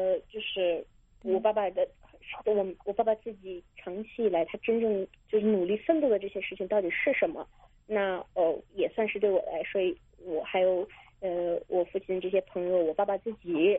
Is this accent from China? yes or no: yes; Beijing, China; 我虽然是在北京出生长大，但是我自己都可以感受到有些时候的不公待遇